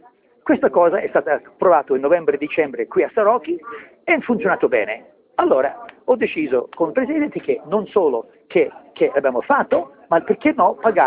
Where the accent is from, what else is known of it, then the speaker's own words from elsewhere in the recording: Canada; born there; Italian is a second language; Ma prima ho due nonni italiani, per cominciare, quindi sono nato in Canada